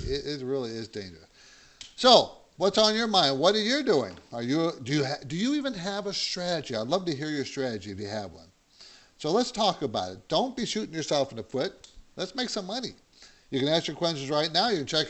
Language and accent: English; San Diego, California, United States; and this was in San Diego when I grew up there in San Diego, downtown